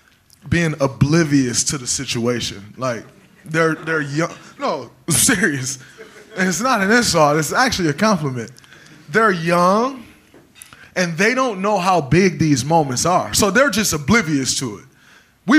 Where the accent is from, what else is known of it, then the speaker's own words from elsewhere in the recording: Saginaw, Michigan, United States; I'm from Saginaw, JJ. That's why I'm a dick.